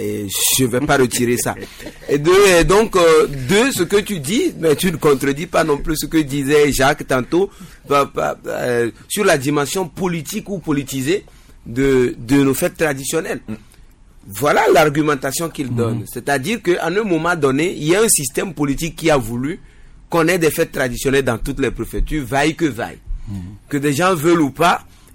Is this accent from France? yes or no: no; Maritime, Togo; moi, je viens de Yoto. Je connais la diversité de la préfecture de Yoto.